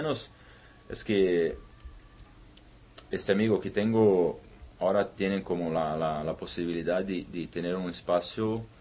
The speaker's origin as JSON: {"language": "Spanish", "country": "Brazil", "second_language": "Spanish", "lives_now": "Spain", "said": "Soy arquitecto, soy de Brasil"}